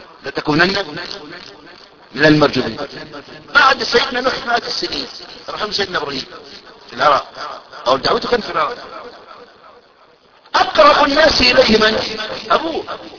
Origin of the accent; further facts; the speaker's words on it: Egypt; عندنا في مصر العقوبة المتبادلة ايه؟ طلعوا وزعوا